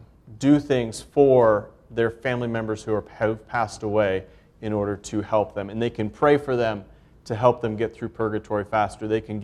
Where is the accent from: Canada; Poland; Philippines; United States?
Poland; And we both grew up on the mission field, Claire in Hong Kong, and I grew up in Poland.